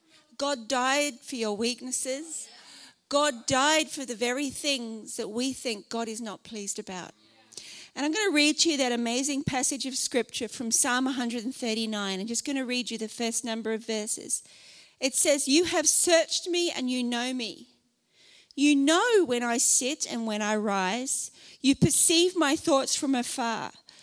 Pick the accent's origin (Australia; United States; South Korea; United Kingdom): Australia; I'm an Aussie girl who loves the beach.